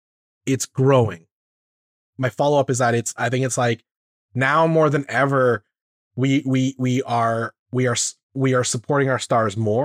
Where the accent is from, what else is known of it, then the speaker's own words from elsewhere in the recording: Canada; I think my favorite part about being a Canadian entertainer is the jokes we can make at our own expenses about being in the Canadian entertainment sector.